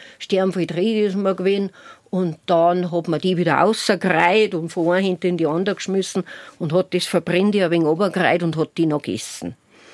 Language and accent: German; Bavaria, Germany; bei uns in Niederbayern